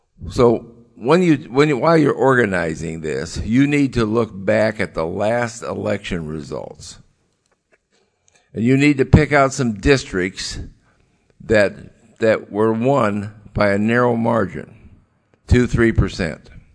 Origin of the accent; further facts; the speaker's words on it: Illinois, United States; I'm from Illinois